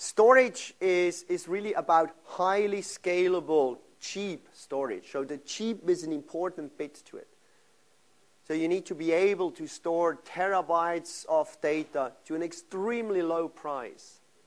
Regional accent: Switzerland; English is a second language; But I'm coming from Switzerland, and just imagine when we have two weeks of nice weather in a row, then this is an exception of a century.

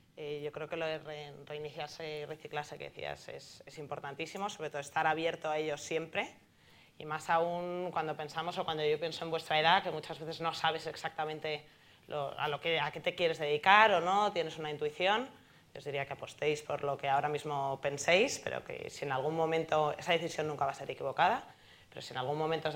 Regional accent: Madrid, Community of Madrid, Spain; yo soy de Madrid, he trabajado en un banco

